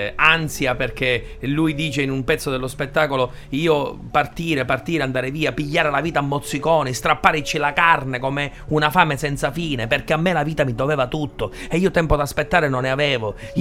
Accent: Enna, Sicily, Italy; Io vengo da Enna, quindi al centro della Sicilia, già in montagna, già siamo isola nell'isola, cioè abbiamo già tantissime difficoltà.

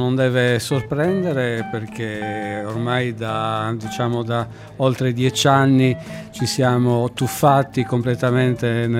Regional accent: Cagliari, Sardinia, Italy; now in Quarto, Italy; nati e cresciuti a Cagliari, nel 95 siamo dovuti emigrare.

